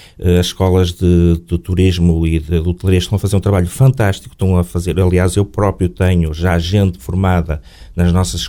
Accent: Amares, Braga, Portugal; now in Castelo de Neiva, Portugal; da região onde eu nasci, eu sou natural da Mares, vim cá, digo e passo a expressão, descendo o rio até ao mar. Casei em Castelo de Neva há 22 anos, vai fazer 23, estou quase a fazer as bodas de prata, e vim então pelo rio e parei cá, e estou cá há 26 anos.

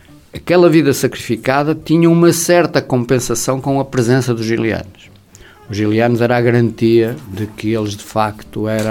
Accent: Viana do Castelo, Norte, Portugal; voltei para Viana voluntariamente, aliás, saí de Viana para me formar em medicina, para vir trabalhar para Viana.

